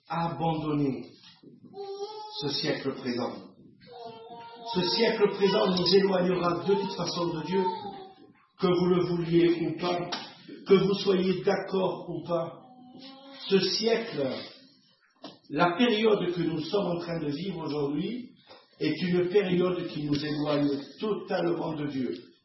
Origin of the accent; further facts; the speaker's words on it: Marseille, Provence-Alpes-Côte d'Azur, France; accent: Marseille; À Marseille, parce que j'ai l'accent de Marseille.